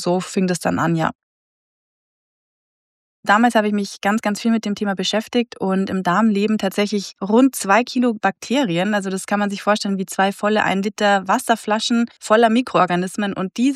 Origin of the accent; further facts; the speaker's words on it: Bavaria, Germany; Aber ich bin ja aus Bayern und dementsprechend sage ich Karottensuppe